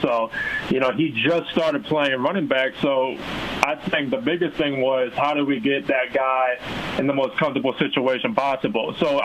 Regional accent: Scottsdale, Arizona, United States; also born or lived in Madison, Wisconsin; Yeah, so I was born in Madison, Wisconsin. Both my parents went to University of Wisconsin. And then, you know, my eighth grade year, our family decided to move out to Scottsdale, Arizona.

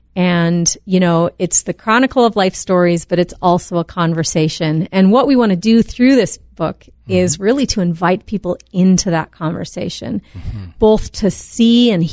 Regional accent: Little Falls, Minnesota, United States; I grew up in Little Falls, Minnesota. I'm a Midwesterner myself, and then came to NDSU for graduate school.

